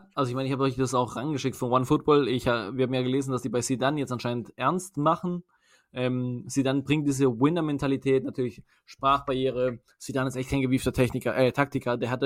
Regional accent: Ecuador; Wie ihr wisst, ich komme aus Ecuador.

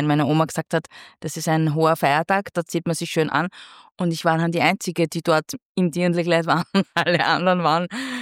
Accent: Linz, Upper Austria, Austria; moved away as an adult; now in Vienna, Austria; in der Zeit, wo ich groß geworden bin, auch in Linz, ja, Wien ist dann natürlich etwas ganz was anderes und auch genau der Grund, warum ich nach Wien gezogen bin nach der Matura

